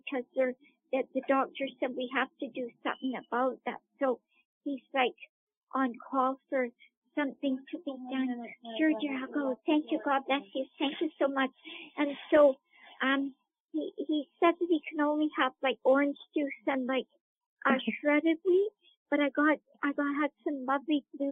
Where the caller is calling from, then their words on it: Campbell River, British Columbia, Canada; I'm calling from Campbell River, but I live in Port Hardy, British Columbia, Canada.